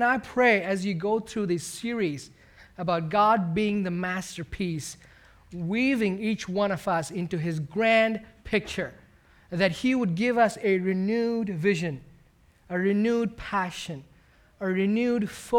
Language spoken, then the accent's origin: English; India; I was born and raised in India to a church-planting family.